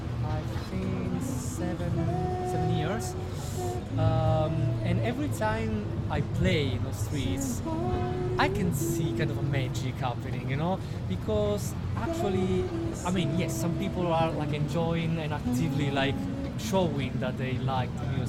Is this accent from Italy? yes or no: yes; Italy; now in London, United Kingdom; I'm in London. I'm from Italy, but I live in London.